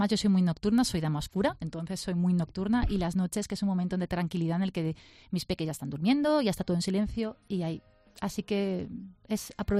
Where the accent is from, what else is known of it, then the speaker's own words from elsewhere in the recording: Alicante, Valencian Community, Spain; Somos alicantinos